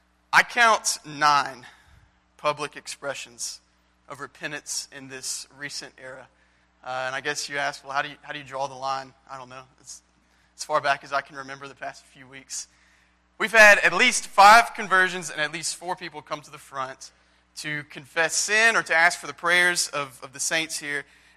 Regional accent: Prattville, Alabama, United States; I grew up in Prattville, I spent a summer in Kentucky, I spent a few weeks in the Philippines

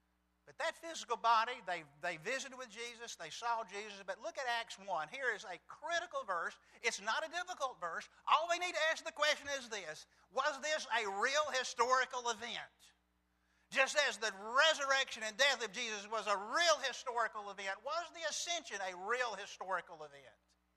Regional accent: Birmingham, Alabama, United States; Particularly if you understood I grew up in West End in Birmingham.

